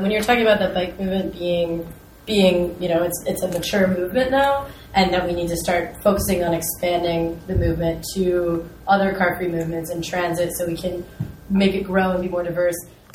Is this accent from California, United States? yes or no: no; Ohio, United States; now in Portland, United States; I live in Portland now, but I'm originally from Ohio